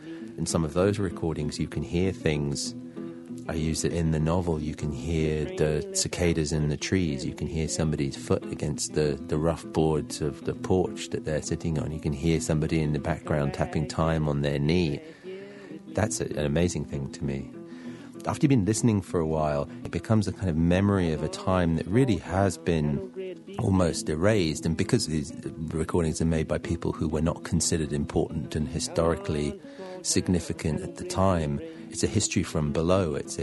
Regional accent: United Kingdom; certainly as a British person

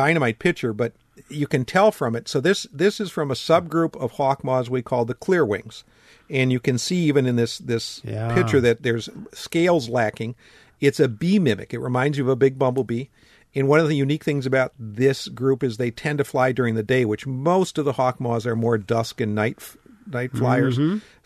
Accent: Wisconsin, United States; I mean, growing up in Wisconsin, I mean, I have perspectives.

